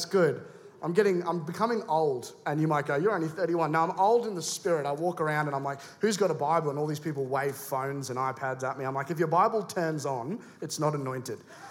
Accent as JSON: {"language": "English", "region": "England", "country": "United Kingdom", "tie": "born there", "accent": "Australian", "said": "I'm not Australian. I know, mind-blowing. I have such a manly Aussie demeanor, but I actually was born in England"}